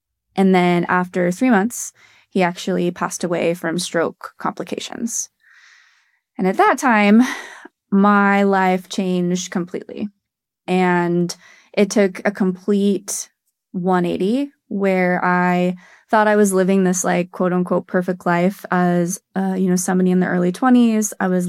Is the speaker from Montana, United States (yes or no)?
yes; Cardwell, Montana, United States; Well, I grew up in Montana, actually, in a very, very small town called Cardwell. It's about 45 minutes west of Bozeman. You blink, you miss it. It's that small.